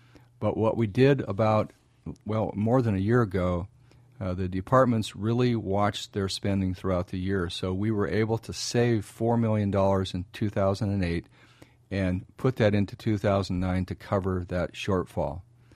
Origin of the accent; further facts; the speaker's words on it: Everett, Washington, United States; I was born in Riverside and grew up in Pinehurst. So I've spent the lion's share of my 62 years living in South Everett.